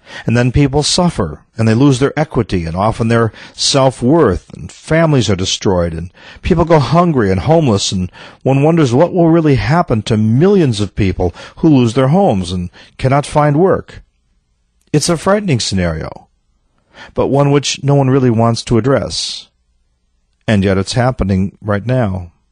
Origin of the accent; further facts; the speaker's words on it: United States; But as an American, I feel an enormous loss of what was once a powerful system and vision